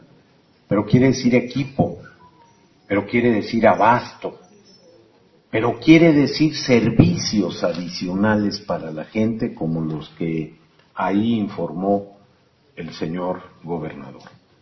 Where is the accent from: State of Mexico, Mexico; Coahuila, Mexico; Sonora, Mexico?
Coahuila, Mexico; que es natural, ingenuo, buena gente, como somos los coahuilenses, gobernador. He estado vecino de aquí, de Nuevo León.